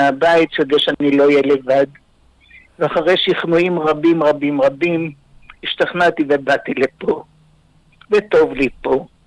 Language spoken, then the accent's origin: Hebrew; Magdiel, Central District, Israel; also born or lived in Netanya; אני ילידת המושב המגדיאל, שזה רק על יד כפר סבא, היה פעם.